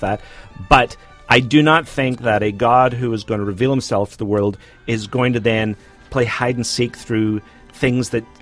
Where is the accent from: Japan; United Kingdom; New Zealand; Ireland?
United Kingdom; I grew up in Britain, so we don't typically hold to an inerrancy.